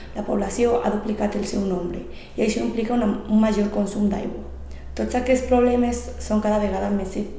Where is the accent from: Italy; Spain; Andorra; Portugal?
Spain; Valencia, Valencian Community; de València i estic estudiant per a ser mestra d'educació infantil.